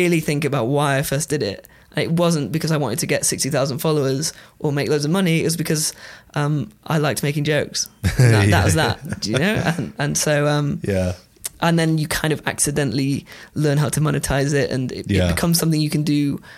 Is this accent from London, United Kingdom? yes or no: no; Manchester, North West England, United Kingdom; because I grew up in Manchester. My family home was there.